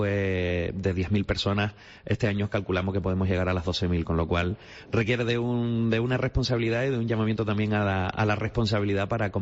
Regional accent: Canary Islands, Spain; nosotros como canarios

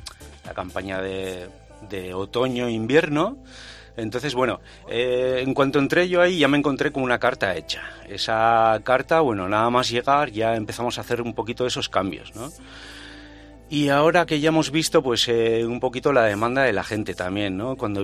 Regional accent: Basque Country, Spain; yo soy vasco

